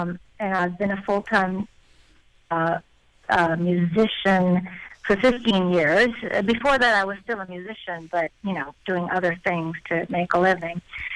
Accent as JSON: {"language": "English", "country": "India", "tie": "born or raised there", "said": "I first heard … when I was a little girl growing up in India"}